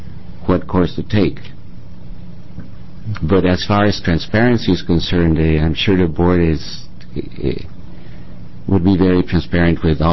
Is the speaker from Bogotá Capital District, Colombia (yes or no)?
yes; Bogota, Bogotá Capital District, Colombia; I'm originally from Bogota, Colombia